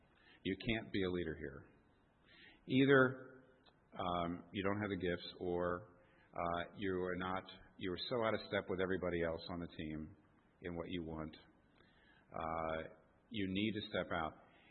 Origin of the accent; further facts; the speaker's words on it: United States; and even though I'm an American, and, you know, Americans just love to air out their dirty laundry in public